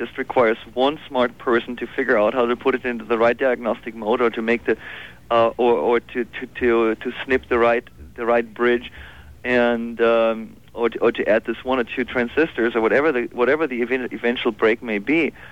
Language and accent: English; San Diego, California, United States; born there; English is a second language; also born or lived in Europe; Actually, I'm a U.S. citizen. I was born in San Diego, despite the accent.